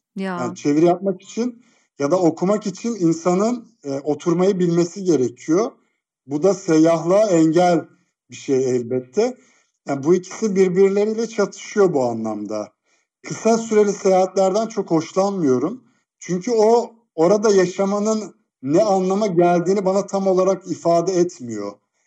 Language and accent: Turkish; Eskişehir, Turkey; born there; Ben Eskişehir doğumluyum mesela.